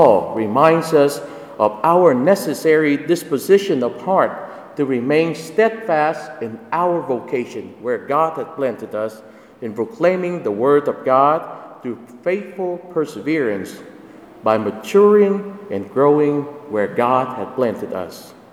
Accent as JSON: {"language": "English", "country": "Vietnam", "tie": "born or raised there", "second_language": "English", "moved": "yes", "said": "I finally understand the lives of the priests that I used to know when I was growing up in Vietnam"}